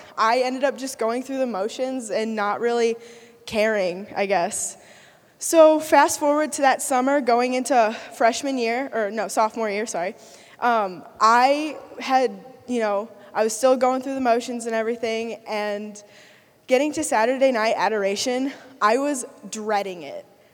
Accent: St. Louis, Missouri, United States; I am from St. Louis, Missouri.

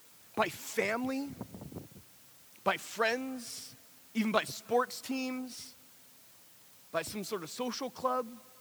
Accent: California, United States; Can I just say real quick, okay, so my wife, I'm from California, my wife's back home, and I miss my wife dearly

